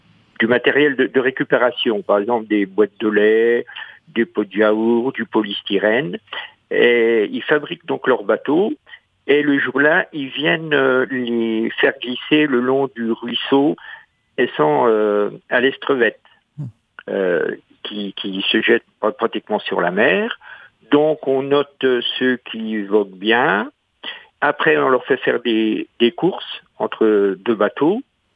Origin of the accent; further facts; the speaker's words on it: Grand Est, France; Moi, ça fait un an que je suis en Bretagne et je viens des Vosges.